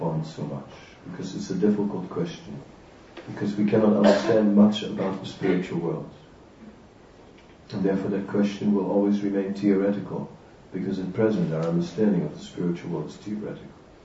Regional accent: Haarlem, North Holland, Netherlands; just like here we're in Amsterdam, and I'm actually from Haarlem, right?

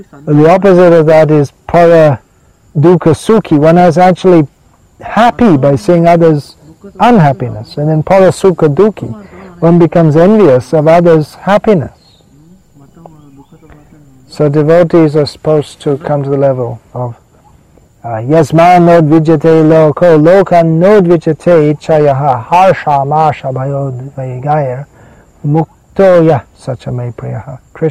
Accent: England, United Kingdom; now in India; because I grew up in England and the whole culture and it's changed a lot

